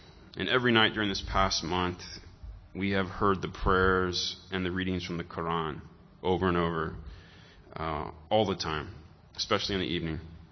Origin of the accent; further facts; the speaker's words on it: Tampa, Florida, United States; Since I am from Florida, home of hurricanes, and from Tampa, specifically in Florida, which is the lightning capital of America